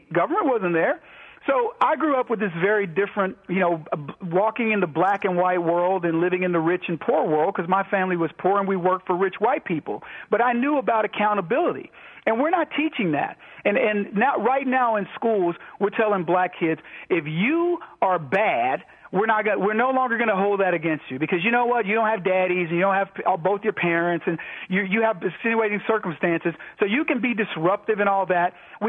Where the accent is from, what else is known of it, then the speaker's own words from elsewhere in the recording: Brady, Texas, United States; I grew up in a little town called Brady in that racist southern town of Texas, you know, southern enclave